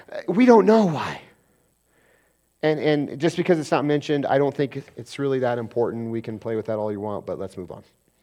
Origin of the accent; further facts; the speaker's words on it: Colorado, United States; born there; Does it mean that I'm no longer from Colorado? No, because I was born here, right? So no matter where I go in the world, I will always be from Colorado.